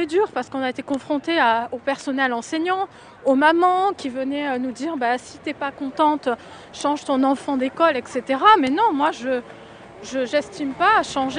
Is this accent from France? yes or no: yes; Pau, Nouvelle-Aquitaine, France; now in Nice, France; mes parents sont algériens, natifs d'Algérie, mais je suis née à Pau, j'ai grandi à Pau, et quand je suis arrivée à Nice